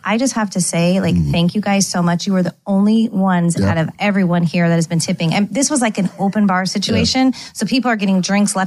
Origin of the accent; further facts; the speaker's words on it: San Jose, California, United States; But back home, and you know, I grew up in San Jose, California, and I started bartending at this hotel lounge.